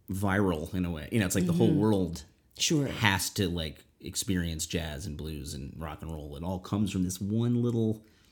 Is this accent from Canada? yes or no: no; Chicago, Illinois, United States; But, you know, I'm from Chicago. I didn't grow up listening to this music.